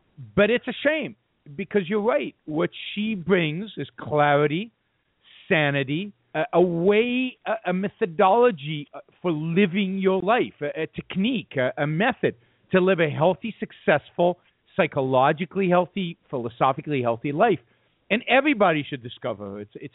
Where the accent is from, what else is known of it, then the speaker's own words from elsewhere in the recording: Israel; English is a second language; also born or lived in United States; so I grew up in Israel most of the time. I actually lived outside of Israel. I had two stints outside of Israel, one at about age 6 to 8, and then another one from 14 to 16. And when I was 14 to 16, I lived in the U.S.